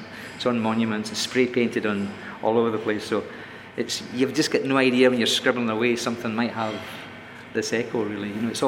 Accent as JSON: {"language": "English", "region": "Scotland", "country": "United Kingdom", "said": "I'm Scottish, but I like the name."}